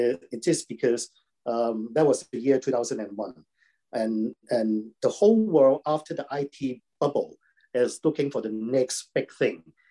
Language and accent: English; Hong Kong; also born or lived in United Kingdom; I was born in Hong Kong, raised in Hong Kong, educated in UK. I speak Chinese, I write very good Chinese